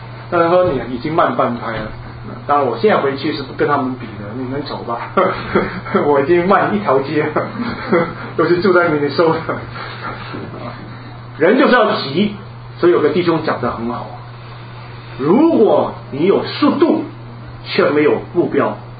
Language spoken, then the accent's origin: Chinese; Hong Kong; 我记得我小的时候在香港